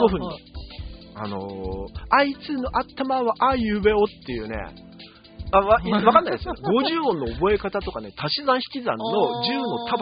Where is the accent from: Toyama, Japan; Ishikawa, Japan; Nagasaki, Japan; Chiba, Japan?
Toyama, Japan; そうなので俺僕富山から来たんですって言ったら